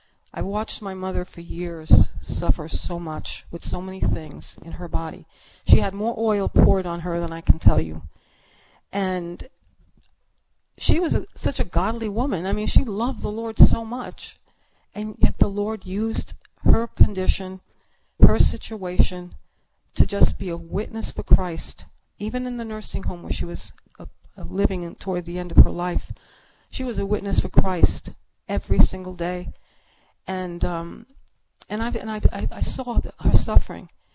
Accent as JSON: {"language": "English", "country": "United States", "tie": "born there", "said": "that I was born in. I loved this nation. I mean, to the point where I really was very, very proud of being an American."}